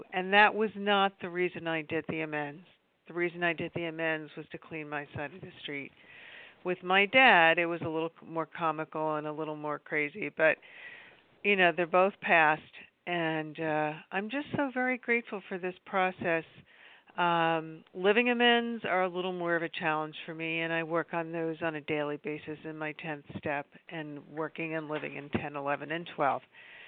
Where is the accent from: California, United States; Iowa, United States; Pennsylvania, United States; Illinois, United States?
Pennsylvania, United States; I'm from Pennsylvania, grateful recovered, compulsive overeater.